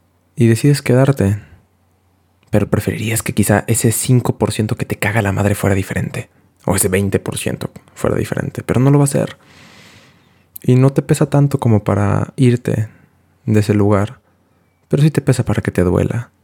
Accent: Mexico; born there; ¿por qué nací en México, cabrón? ¿Por qué? ¿Por qué fui mexicano?

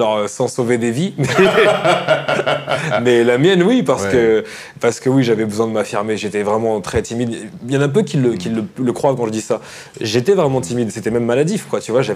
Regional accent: Bondy, Île-de-France, France; born there; Oui, je suis né à Bondy dans le 93.

